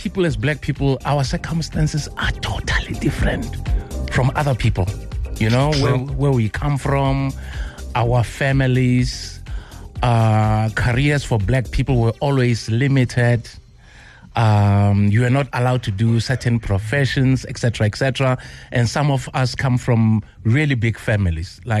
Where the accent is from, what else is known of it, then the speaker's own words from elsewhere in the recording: Pimville, Gauteng, South Africa; I'm like, man, I'm from Pimville.